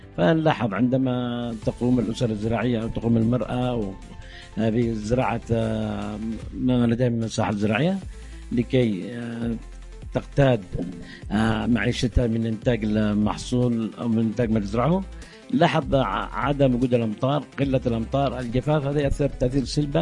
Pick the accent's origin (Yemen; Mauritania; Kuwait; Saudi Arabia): Yemen; Hadhramaut